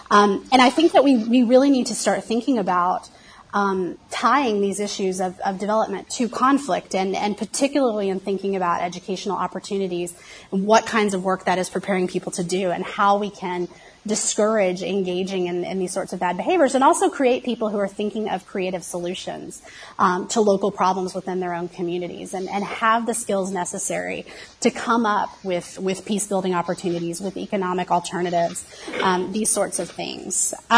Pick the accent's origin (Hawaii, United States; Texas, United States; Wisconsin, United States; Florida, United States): Texas, United States; when I would tell people I was from Texas, there was this amazing thing that happened.